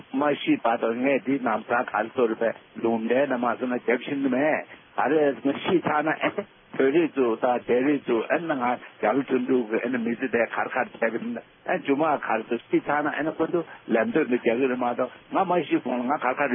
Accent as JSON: {"language": "Chinese", "region": "Shandong", "country": "China", "said": "俺山东人么就今天送不的去吃过了"}